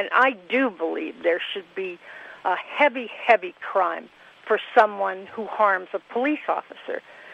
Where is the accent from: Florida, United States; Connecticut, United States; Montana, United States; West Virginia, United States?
Florida, United States; Miami; now in New York, United States; I grew up in Miami, Florida. I was a young investigative reporter when you got fired for lying.